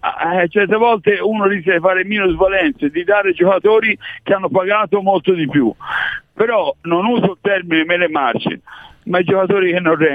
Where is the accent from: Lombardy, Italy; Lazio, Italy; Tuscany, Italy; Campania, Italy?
Tuscany, Italy; Florence; lo dico da fiorentino